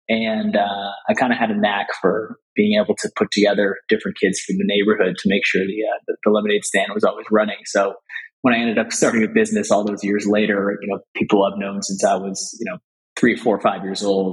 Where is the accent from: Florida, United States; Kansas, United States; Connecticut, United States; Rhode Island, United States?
Connecticut, United States; So Jory and I went to high school together in Connecticut, about an hour or so from New York City. And I grew up in a town, a few towns over from where we went to high school.